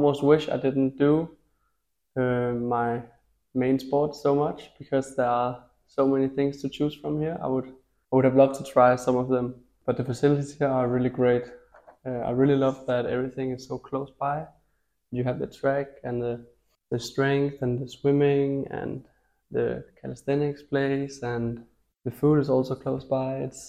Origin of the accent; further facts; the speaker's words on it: Copenhagen, Capital Region of Denmark, Denmark; now in Karlsruhe, Germany; I'm from Denmark, Copenhagen. And I've been at KIT since the beginning of March. And here I'm studying mechanical engineering.